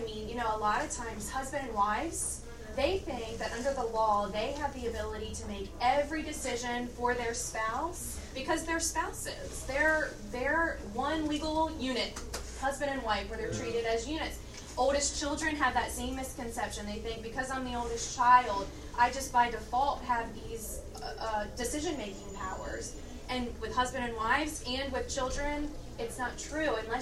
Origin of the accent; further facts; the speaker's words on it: Seaford, Delaware, United States; I'm from Seaford, Michelle's from Laurel, we're local girls, and we are extremely passionate about getting this word out to people in our community that need it.